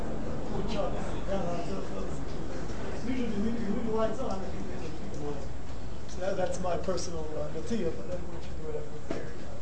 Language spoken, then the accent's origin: English; Riverdale, New York, United States; I grew up in Riverdale, so my parents lived in an apartment building.